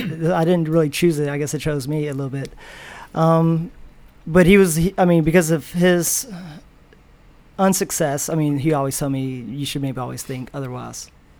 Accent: Lake Charles, Louisiana, United States; Yeah, Lake Charles, small town.

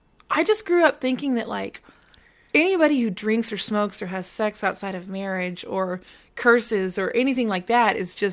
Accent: College Station, Texas, United States; also born or lived in Dallas; I was born in the Dallas area, but when I was super little, we moved to College Station, which is only like marginal East Texas.

